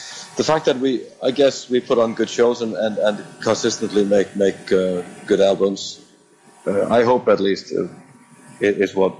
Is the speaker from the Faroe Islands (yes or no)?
yes; Faroe Islands; The fact that we come from the Faroes, you know, is inescapable, and it will be one of the first things people notice about us.